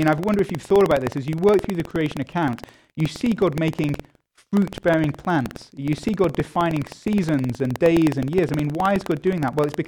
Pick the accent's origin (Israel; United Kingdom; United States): United Kingdom; I'm a Brit